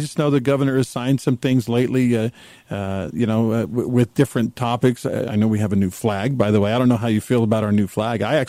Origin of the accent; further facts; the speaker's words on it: Texas, United States; and I grew up near Houston, so I've been a Houston Astros fan throughout the years